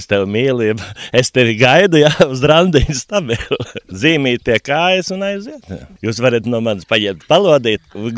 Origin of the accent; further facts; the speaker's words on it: Riga, Latvia; Nu, es esmu tomēr esmu rīdzinieks